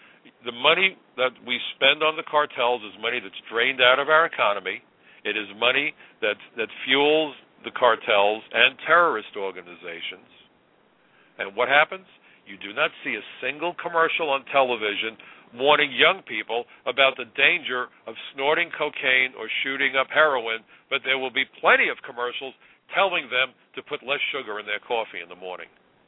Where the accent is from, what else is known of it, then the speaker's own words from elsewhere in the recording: United States; But as an American, I have a tuning knob.